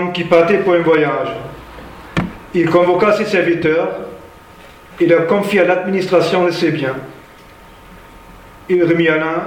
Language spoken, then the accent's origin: French; Saarbrücken, Saarland, Germany; suis issu d'une famille non chrétienne et je me suis converti en 1986 à l'âge de 19 ans dans ma ville natale à Saarbrücken en Allemagne, donc ville frontalière avec la France.